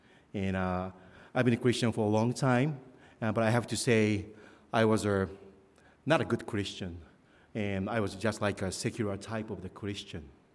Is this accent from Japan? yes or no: yes; Japan; we are born and raised in Japan, and I was a 35 years a businessman, and I came to the United States 5 years ago as a business